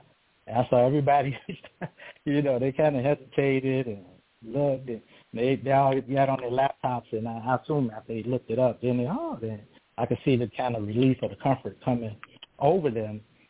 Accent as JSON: {"language": "English", "country": "United States", "said": "So I'm just a human being. I'm an American. I love everybody."}